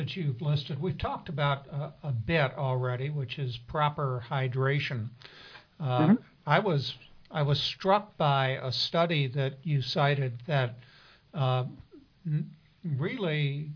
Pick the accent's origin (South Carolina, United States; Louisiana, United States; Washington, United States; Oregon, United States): Oregon, United States; Portland; I'm from Portland, Oregon.